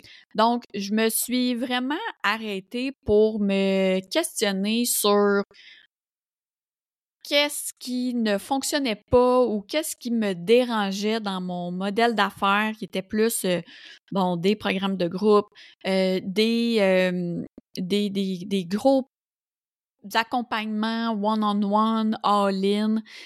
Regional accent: Roussillon, Quebec, Canada; les gens dans mon patelin, dans le Roussillon, sur la rive sud de Montréal

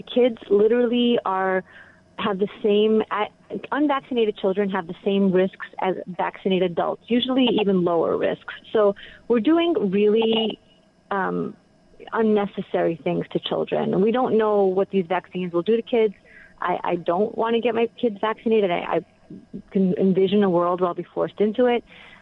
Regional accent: New York, United States; I'm a New Yorker. I don't want to nationally divorce. I like being conservative in New York

